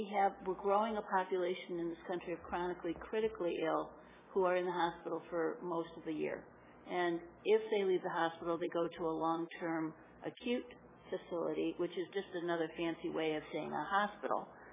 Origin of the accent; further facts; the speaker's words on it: Michigan, United States; I'm from Michigan also. We don't have earthquakes in Michigan, so I wasn't sure what I was detecting.